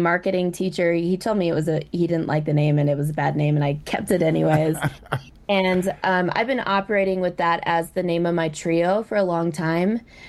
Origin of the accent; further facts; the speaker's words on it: Alaska, United States; now in Denver, United States; I'm based here in Denver. I'm originally from Alaska, and my roots are in the Tsimshian and Tsuut'kpak tribes.